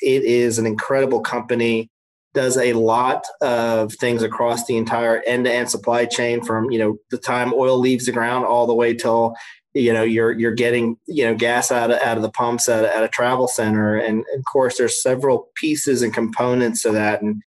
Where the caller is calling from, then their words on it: Knoxville, Tennessee, United States; I am in Knoxville, Tennessee.